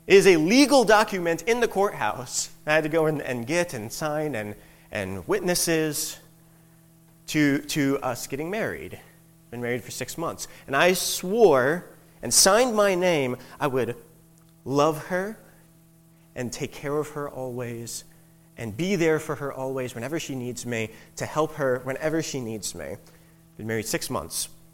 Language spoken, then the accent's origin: English; Baltimore, Maryland, United States; I'm a city boy. I grew up in Baltimore. I learned how to drive on 95 between Baltimore and Washington, D.C.